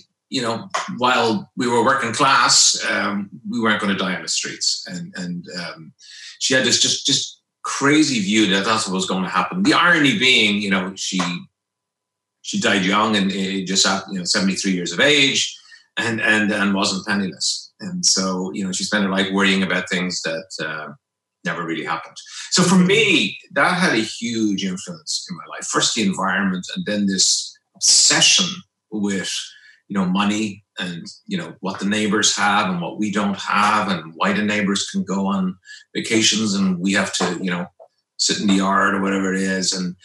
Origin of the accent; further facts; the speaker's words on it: Dublin, Leinster, Ireland; I grew up in Dublin in the, I'm 53 now, so born in 1965. So I grew up in the 70s and 80s in Dublin